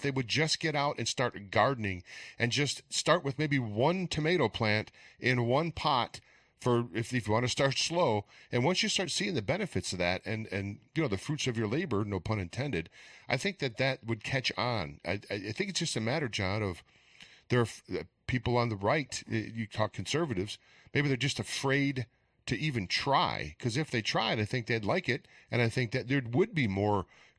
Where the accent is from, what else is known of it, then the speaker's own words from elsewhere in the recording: Detroit, Michigan, United States; But I came from Detroit